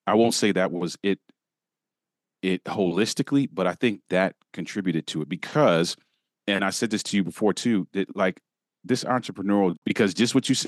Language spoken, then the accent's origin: English; Maryland, United States; also born or lived in Michigan; I lived in Michigan for several years and I was back home in Maryland and headed back to her.